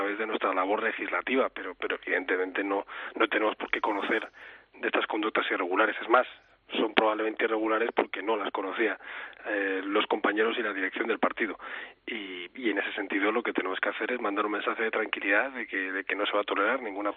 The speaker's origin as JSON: {"language": "Spanish", "country": "Spain", "said": "nos abochornan como españoles"}